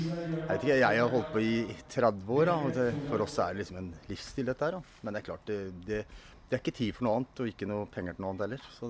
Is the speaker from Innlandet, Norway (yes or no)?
no; Sarpsborg, Østfold, Norway; Jeg kommer fra Sarpsborg.